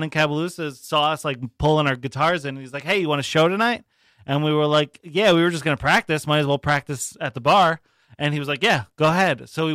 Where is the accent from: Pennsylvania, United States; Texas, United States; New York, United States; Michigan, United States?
New York, United States; Carmel; I'm from Carmel, which is like just